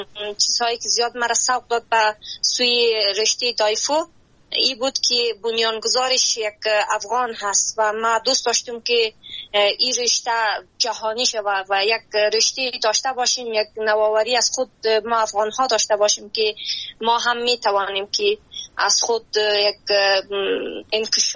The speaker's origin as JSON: {"language": "Persian", "town": "Jaghori", "region": "Ghazni", "country": "Afghanistan", "tie": "born or raised there", "also_born_or_lived": "Kabul", "said": "در ولایت غزنی ولسوالی جاغوری به دنیا آمدیم و 15 ساله بودم که رو به ورزش آوردم"}